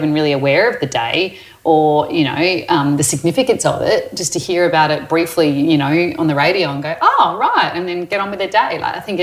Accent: Perth, Western Australia, Australia; also born or lived in Adelaide; I grew up in Perth, born in Adelaide but grew up in Perth.

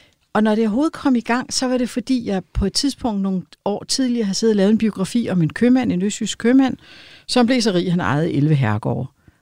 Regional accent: Capital Region of Denmark, Denmark; jeg er opvokset på Sjælland i Nordsjælland og har studeret i København. Og nu er jeg selvfølgelig også så gammel, så jeg er jo helt tilbage i 70'erne, da jeg studerede.

